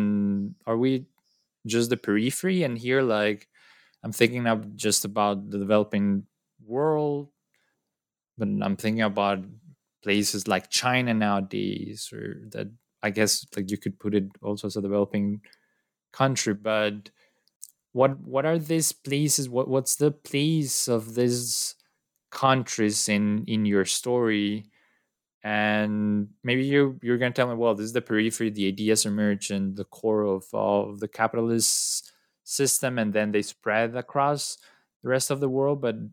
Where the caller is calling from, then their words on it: Colombia; now I'm talking from Colombia, I'm visiting my parents, I just told you.